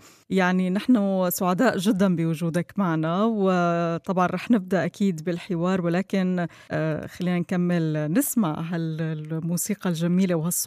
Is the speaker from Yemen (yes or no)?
no; Syria; طبعا أنت غنية عن التعريف بالنسبة لنا كسوريين